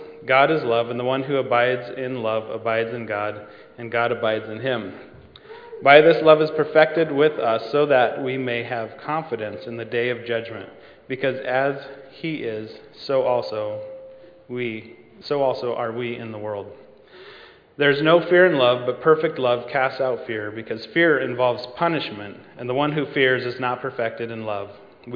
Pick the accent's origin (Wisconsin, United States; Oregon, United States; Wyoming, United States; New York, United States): Wyoming, United States; I grew up in Wyoming, but Iowa tests of basic skills are a terrible thing.